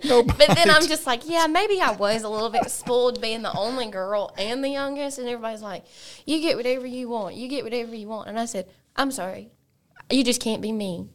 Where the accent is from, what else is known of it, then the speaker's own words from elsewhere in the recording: Sylacauga, Alabama, United States; And I was born and raised here in Sylacauga.